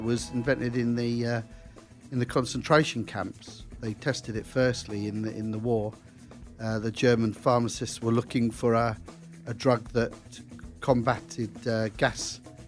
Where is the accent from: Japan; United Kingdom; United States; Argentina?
United Kingdom; Winchester, South East England; born there; also born or lived in Bedfordshire; I was born in Winchester, the former capital of England.